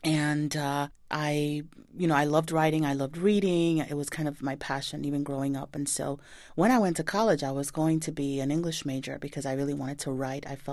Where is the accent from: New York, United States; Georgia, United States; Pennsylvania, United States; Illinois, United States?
New York, United States; growing up in New York, I had never lived in Puerto Rico where my parents were from.